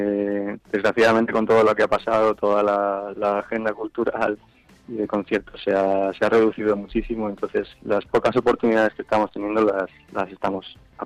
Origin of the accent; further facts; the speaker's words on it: Aranjuez, Community of Madrid, Spain; Nosotros somos de Aranjuez, de toda la vida.